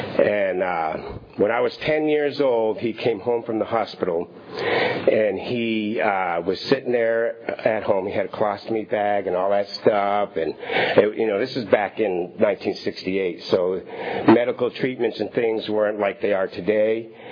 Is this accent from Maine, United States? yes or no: yes; Maine, United States; I was born and raised in Maine, on the other side of the country.